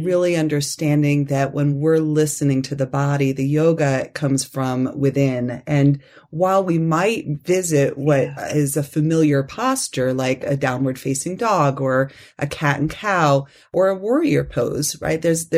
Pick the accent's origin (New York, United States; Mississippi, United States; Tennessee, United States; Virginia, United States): New York, United States; So I grew up in New York, and we would go to Pennsylvania and other areas to go to these places.